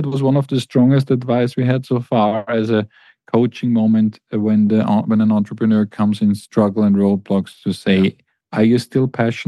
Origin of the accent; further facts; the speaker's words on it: Amsterdam, North Holland, Netherlands; to Amsterdam, to my hometown, actually.